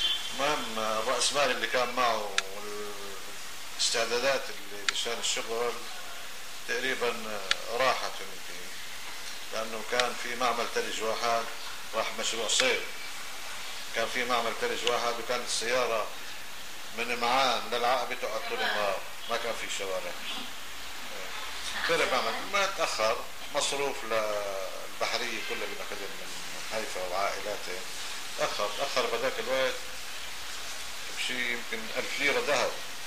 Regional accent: Palestine; moved away; وأنا بقيت أنا وأبي بالبحر لحد ما طلعنا من فلسطين

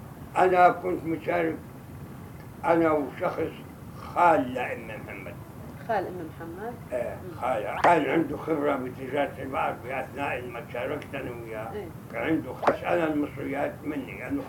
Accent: Palestine; التجارة عندنا التجارة عندنا بفلسطين كانت كلياتها البيع والشراء

